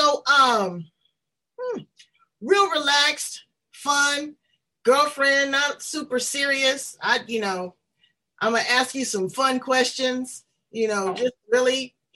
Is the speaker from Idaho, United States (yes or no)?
no; San Diego, California, United States; We are girlfriends from San Diego, California.